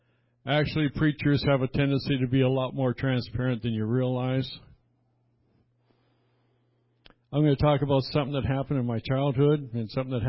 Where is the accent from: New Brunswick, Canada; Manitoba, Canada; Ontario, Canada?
New Brunswick, Canada; As many of you know, I was born in New Brunswick, Canada, and we lived right on the St. Croix River, right across the river from Maine.